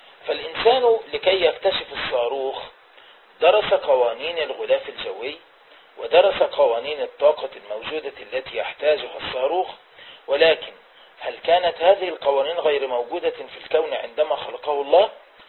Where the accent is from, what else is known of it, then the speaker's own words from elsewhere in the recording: Egypt; عندنا في مصر نقول عنه أردب حبوب